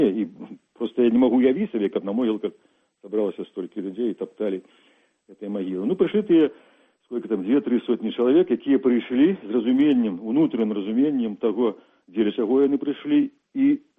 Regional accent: Kreva, Grodno Region, Belarus; Калі жывых у самім крэве, у маёй роднай вёсцы, у маёй мястэчку, было больш яшчэ, чым людзей, якія ўжо ляжалі на могілках.

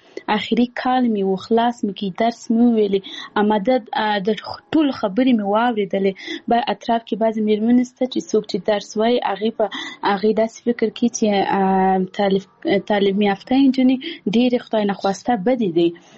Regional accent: Paktia, Afghanistan; زه خپل د پکتیا ولایت یم، زه د یو کلی یم

